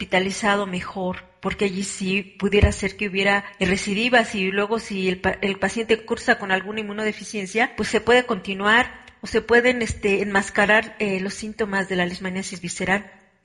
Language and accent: Spanish; Mexico; en mi país, pues es bastante importante, aunque fíjese, si usted me dice cuántos casos hay anuales en México